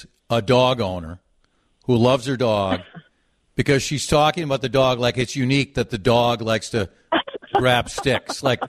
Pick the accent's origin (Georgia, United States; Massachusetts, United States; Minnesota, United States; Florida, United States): Minnesota, United States; Golden Valley; now in Plymouth, United States; Of course, Plymouth, my hometown. Well, not my hometown. My town I live in. Golden Valley's my hometown.